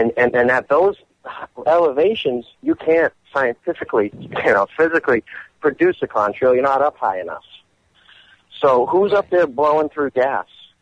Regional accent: Boston, Massachusetts, United States; I'm from Boston, so, you know, winter is pretty chilly.

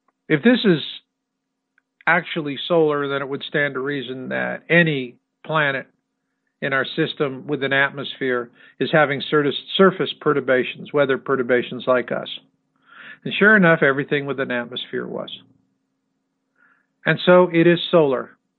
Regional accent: Arizona, United States; I'd never seen blue ice in my whole life. I grew up in Arizona.

